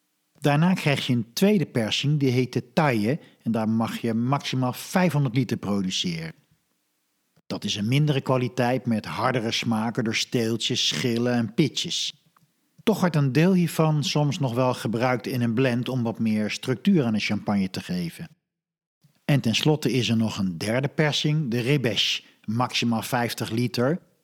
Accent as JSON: {"language": "Dutch", "region": "Holland", "country": "Netherlands", "said": "Overigens, als Hollander spreek ik van Chardonnay."}